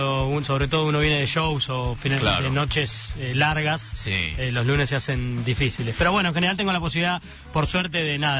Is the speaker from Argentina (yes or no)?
yes; Buenos Aires, Argentina; Yo soy de Congreso.